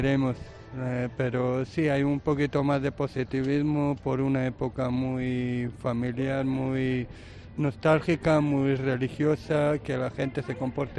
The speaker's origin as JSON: {"language": "Spanish", "country": "Romania", "second_language": "Spanish", "said": "Yo soy rumano."}